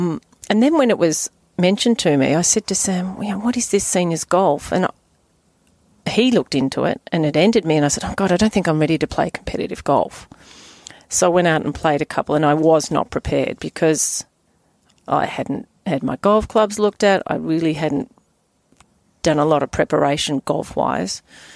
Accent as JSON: {"language": "English", "region": "Victoria", "country": "Australia", "tie": "born or raised there", "said": "I was brought up in Gippsland"}